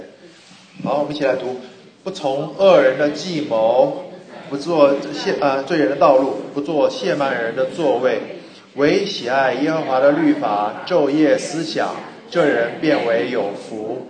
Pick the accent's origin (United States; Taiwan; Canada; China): China; 跟我们中国人讲的这种福气不一样的，对吗？我们中国人讲的福气绝大部分讲的是什么？